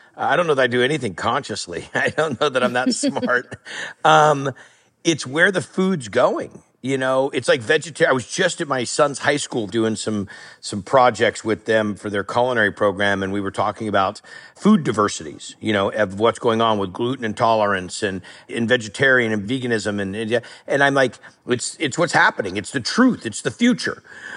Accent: California, United States; I'm a cook. I'm a dude from Northern California.

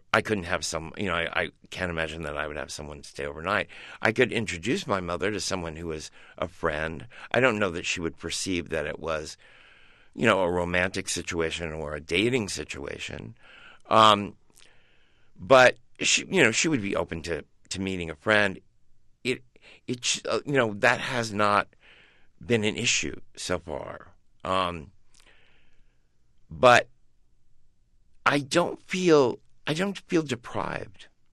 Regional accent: Paris, Missouri, United States; Well, when I grew up in Paris, Missouri, it was a town where it was a town run by merchants.

